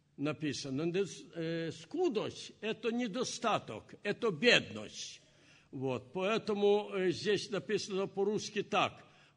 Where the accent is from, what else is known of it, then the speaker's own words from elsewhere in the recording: Poland; Я родился в Польше, жил в Польше, значит, это было в начале 30-х годов.